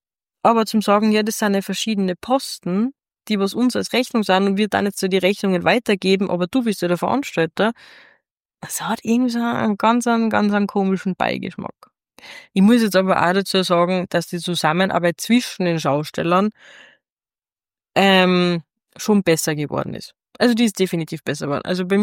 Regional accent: Salzburg, Austria; ich als Salzburgerin

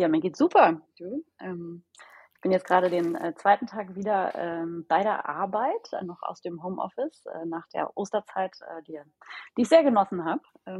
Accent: Mülheim an der Ruhr, North Rhine-Westphalia, Germany; now in Berlin, Germany; Also ich lebe heute in Berlin, aber ich bin geboren in Mülheim an der Ruhr und habe studiert an der Ruhr-Universität Bochum, bin also ein Kind des Ruhrgebiets

